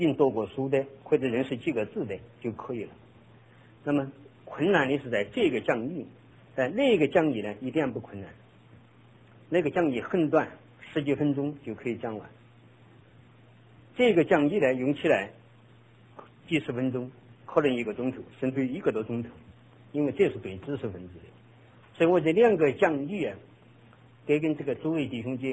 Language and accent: Chinese; China; now in United States; 我们中国人来美国，不管你多年，10年也好，20年也好